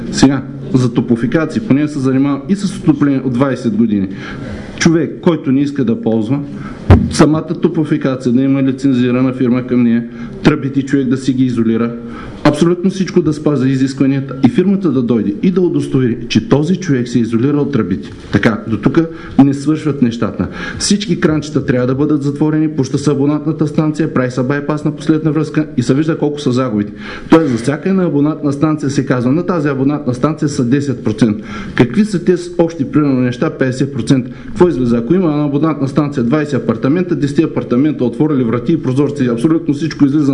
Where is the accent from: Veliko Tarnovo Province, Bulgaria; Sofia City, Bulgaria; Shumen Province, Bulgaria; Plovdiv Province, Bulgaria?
Veliko Tarnovo Province, Bulgaria; Veliko Tarnovo; от Велико Търно съм.